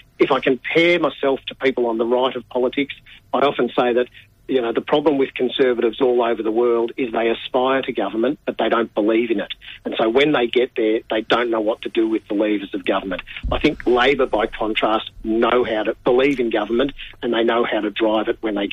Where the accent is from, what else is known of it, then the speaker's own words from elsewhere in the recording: Springvale, Victoria, Australia; I grew up in Springvale. We had the migrant hostel in the middle of town